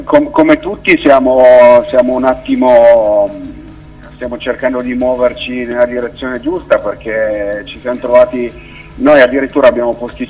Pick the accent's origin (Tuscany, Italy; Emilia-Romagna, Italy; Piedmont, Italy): Piedmont, Italy; ci sono almeno dalle nostre parti in Piemonte ci sono pochi locali